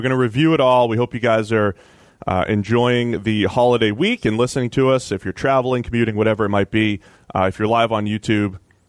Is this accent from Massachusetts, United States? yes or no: yes; Boston, Massachusetts, United States; So I'm not going to trash Dunkin' Donuts. I'm from Boston. I'm supposed to like it.